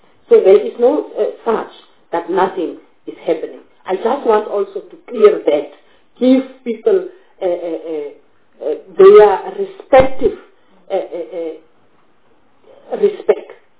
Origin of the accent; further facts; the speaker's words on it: Northern Cape, South Africa; Yes, Chairperson, that's where I come from. I'm from Namakwaland.